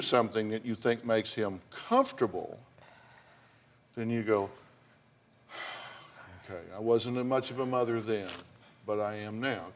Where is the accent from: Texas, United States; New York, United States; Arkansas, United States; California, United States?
Texas, United States; You know, I grew up in Texas, and in Texas, it gets hot.